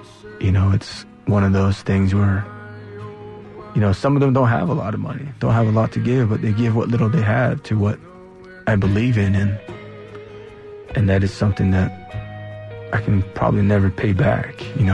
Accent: United States; as a little Navajo boy growing up on the Navajo reservation

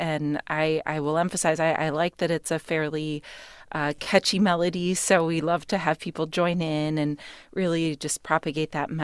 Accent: Michigan, United States; first language Spanish; English is a second language; My mother is Mexican and my father is Bulgarian, and I was born and raised in Michigan. But Spanish was actually my first language, so I struggled very much with English in school

